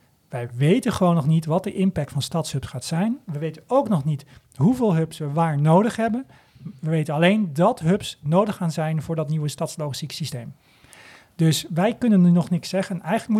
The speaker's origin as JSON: {"language": "Dutch", "town": "Amsterdam", "region": "North Holland", "country": "Netherlands", "said": "dat wij als Amsterdammers en daarbij de gemeente en het bedrijfsleven met elkaar besluiten"}